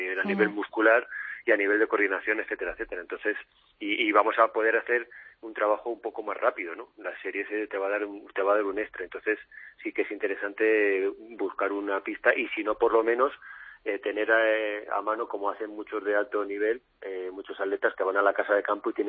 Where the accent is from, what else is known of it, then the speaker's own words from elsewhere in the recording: Aranjuez, Community of Madrid, Spain; Yo me crié en Aranjuez, nací allí